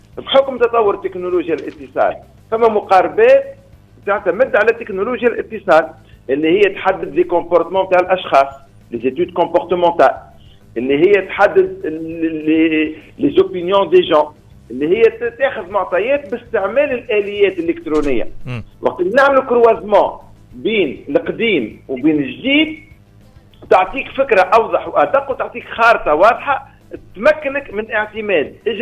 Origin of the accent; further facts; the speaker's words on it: Tunisia; مع الثلاثه لي تواز اوبيراتور اللي عندنا في تونس